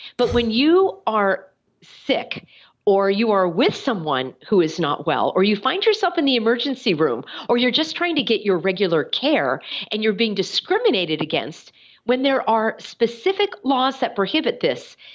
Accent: California, United States; Well, in my home state of California, which was the first state to shut down, I never gave in to the language calling it a lockdown.

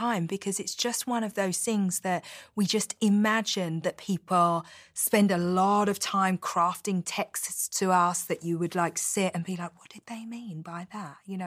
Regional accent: London, United Kingdom; And so I thank God that I was raised in London

